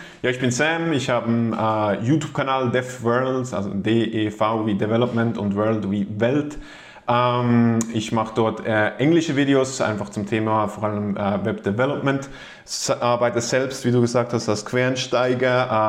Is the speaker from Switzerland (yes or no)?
yes; Switzerland; also ich bin Schweizer, vielleicht hört man es vom Akzent.